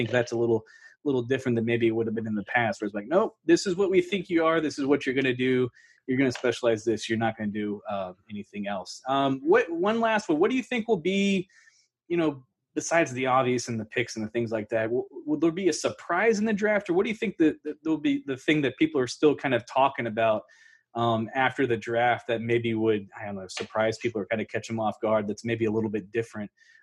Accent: Spring, Texas, United States; I grew up in the Spring Klein area

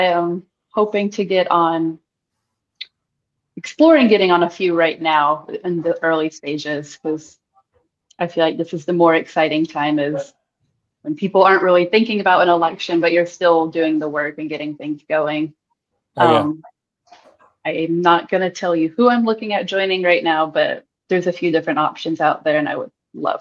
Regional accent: Woodford County, Kentucky, United States; Again, I'm from Woodford County, but I was in Lexington for school at the time

